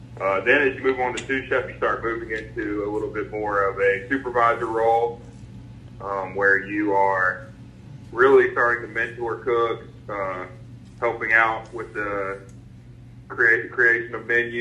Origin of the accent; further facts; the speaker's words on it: Ocean Springs, Mississippi, United States; You know, I'm a lifelong resident of the Mississippi Gulf Coast. I was born in Ocean Springs, Mississippi